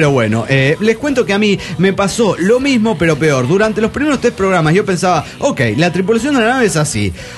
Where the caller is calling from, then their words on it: Monterrey, Nuevo León, Mexico; de Monterrey.